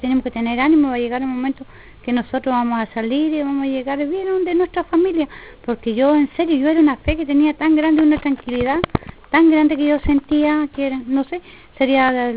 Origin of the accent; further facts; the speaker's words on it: Alto Palena, Los Lagos, Chile; Nací y criada en Alto Palena.